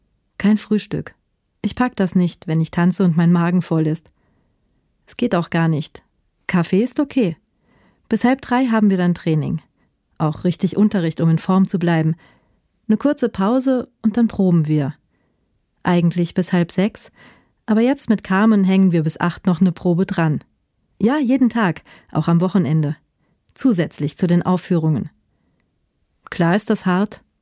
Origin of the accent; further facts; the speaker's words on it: Georgia; also born or lived in St. Petersburg; Ich bin im Krieg in Georgien aufgewachsen. Meine Tante hat mich dann nach St. Petersburg geholt.